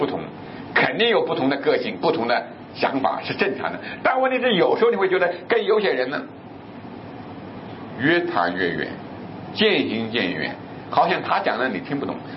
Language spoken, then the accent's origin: Chinese; Northwest China, China; 就像我们西北人的窑洞啊，西北人的说成窑洞里面比它差不多的一个规模